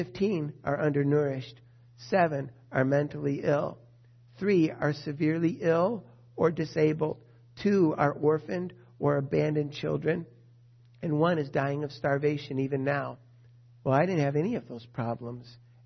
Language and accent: English; United States; born there; I was born in the United States, and right there, that's a pretty big deal.